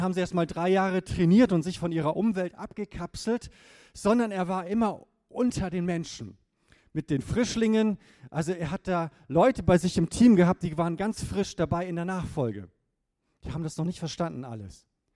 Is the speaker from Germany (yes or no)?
yes; Lower Saxony, Germany; Ich bin geboren und aufgewachsen in Ostfriesland, dem schönsten Land der Welt sozusagen.